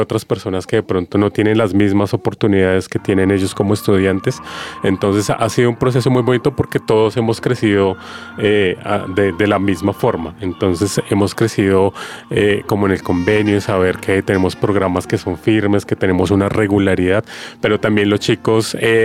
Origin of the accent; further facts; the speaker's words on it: Bogotá, Colombia; Yo nací en Suba, he vivido toda mi vida en Suba, desde que Suba era, digamos que solo eran potreros, el hospital era de un solo piso